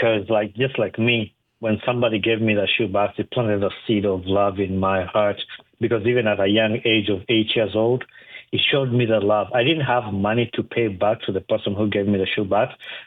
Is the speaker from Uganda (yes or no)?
yes; Uganda; So I'm originally from Uganda, and Uganda is one of the poorest countries in the whole world. I grew up in a very poor family